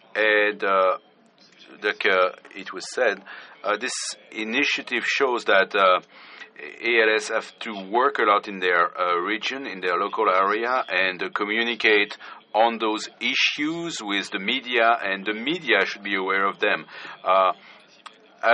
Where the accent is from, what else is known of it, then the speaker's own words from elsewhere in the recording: Tunisia; I am from Tunisia